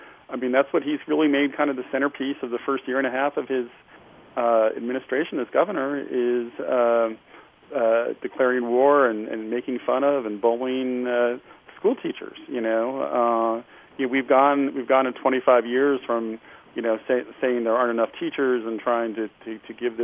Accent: Pennsylvania, United States; even what's going on in my home state, which is Pennsylvania, where there's a much larger budget hole.

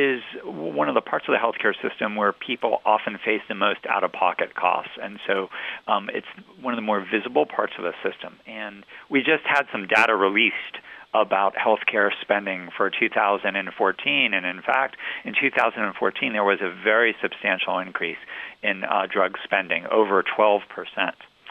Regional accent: Florida, United States; And I come from Florida myself, and so can tell you firsthand, we have a few Medicare beneficiaries in Florida.

